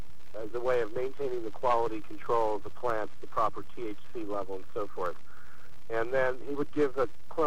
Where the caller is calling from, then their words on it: Berkeley, California, United States; I'm sitting here in a park in Berkeley.